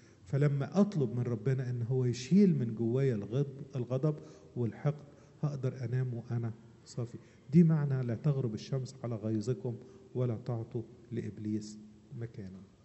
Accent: Upper Egypt, Egypt; ياما بسبب كلمة وحشة بالذات عندنا في الصعيد

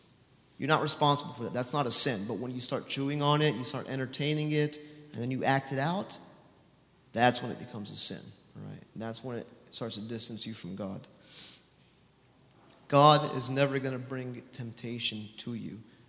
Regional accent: United States; I grew up in the States, and I served as a U.S. Marine when I was in the States, okay?

